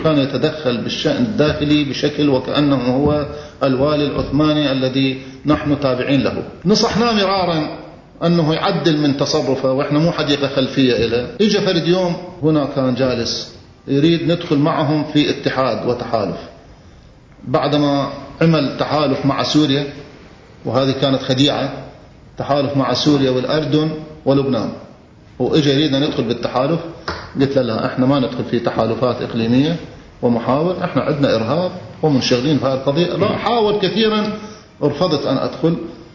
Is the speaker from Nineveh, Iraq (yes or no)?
yes; Mosul, Nineveh, Iraq; إذا انتهت داعش عندنا في الموصل بالذات،